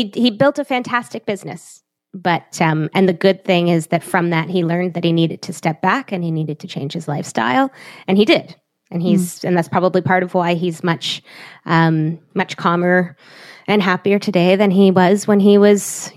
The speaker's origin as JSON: {"language": "English", "town": "Toronto", "region": "Ontario", "country": "Canada", "also_born_or_lived": "Montreal", "said": "I was living in Montreal at the time. I was in university and she was, we're from Toronto."}